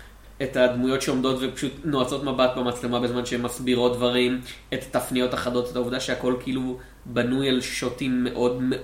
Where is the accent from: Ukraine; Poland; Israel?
Poland; לזה אני קורא החיים שלי. אני פולני, אני לא צריך לראות זה בקולנוע.